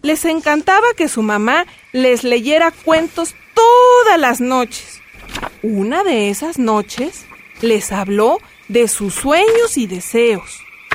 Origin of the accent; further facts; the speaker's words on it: Oaxaca, Mexico; born there; Yo nací en Oaxaca.